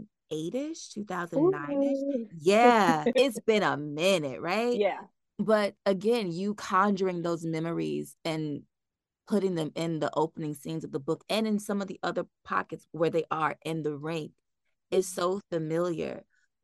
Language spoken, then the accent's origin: English; Chicago, Illinois, United States; I'm from Chicago, so we have a big skate culture with the rink and Route 66 were the two major skating places.